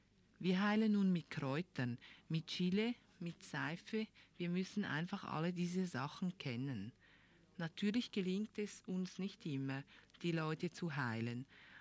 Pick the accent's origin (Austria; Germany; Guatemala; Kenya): Guatemala; Bei uns in Guatemala gibt es Blätter, die heißen Sacmu. Ich weiß nicht, ob du die auch kennst.